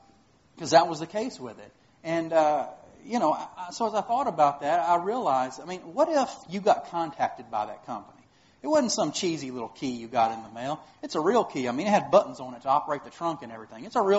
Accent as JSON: {"language": "English", "region": "Texas", "country": "United States", "said": "I'm from East Texas. We say ain't."}